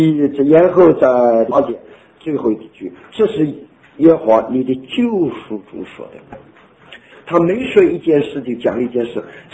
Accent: China; 我们中国人讲金木水火土

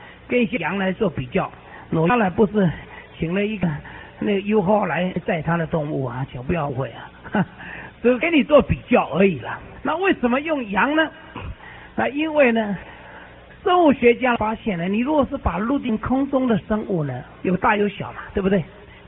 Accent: China; 那诸位弟兄们，连我们中国人都有，我不是说大小，我说更大，叫什么女娲。

